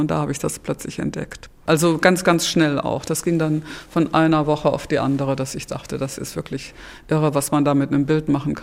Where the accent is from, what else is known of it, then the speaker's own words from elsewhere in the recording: North Rhine-Westphalia, Germany; Also ich komme nicht aus dem Spray, aber ich komme so durchaus aus dem Straßenleben. Also auch als Kind schon. Wir wurden ja nicht zu Hause gehalten durch so Geräte oder Fernsehen oder sowas, sondern wir waren immer so ein Pulk von 30, 40 Kindern und sind dann da so im Ruhrgebiet